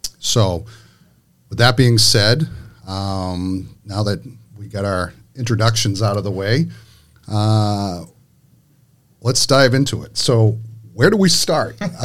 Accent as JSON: {"language": "English", "town": "Middleborough", "region": "Massachusetts", "country": "United States", "tie": "born or raised there", "said": "I've been in town majority of my life. I was born and raised in Middleborough. Left for a period when I joined the Marine Corps and also when I worked as a government contractor, but found my way back to Middleborough."}